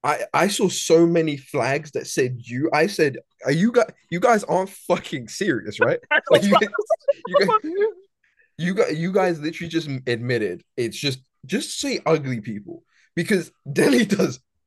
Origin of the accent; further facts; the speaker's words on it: United Kingdom; I'm British too.